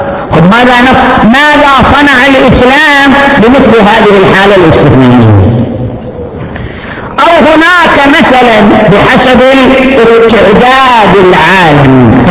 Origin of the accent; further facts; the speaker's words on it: Saudi Arabia; هذا زواج المسيار موجود في عندنا في السعودية وموجود في المجتمعات الأخرى.